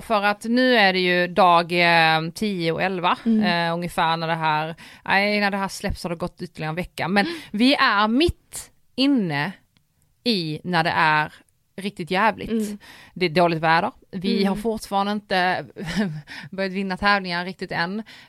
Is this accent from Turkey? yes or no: no; Poland; Swedish is a second language; Jag skyller på att jag är polack.